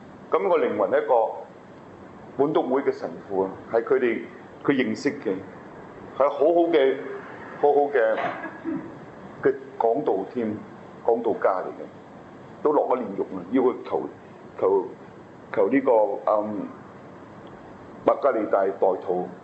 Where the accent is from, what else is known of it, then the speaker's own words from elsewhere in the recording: China; 加上我們中國人有些不好的傳統的這個風氣